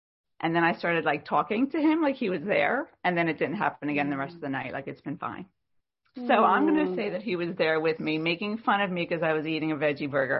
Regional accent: Norristown, Pennsylvania, United States; I am from Norristown, Pennsylvania, which is close to Philadelphia.

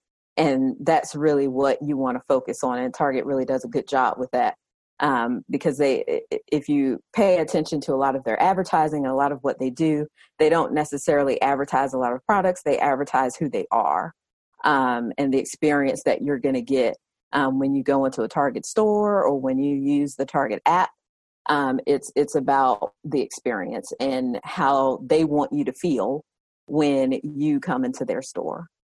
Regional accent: Southern United States, United States; accent: Southern; I am definitely Southern, if you can't hear it in my accent.

